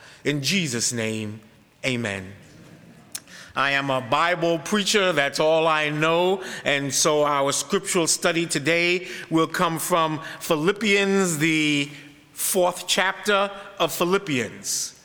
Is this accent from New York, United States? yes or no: yes; Brooklyn, New York, United States; I'm from Brooklyn, New York. I grew up in the Crown section of Brooklyn, New York, amongst a lot of Hasidic Jews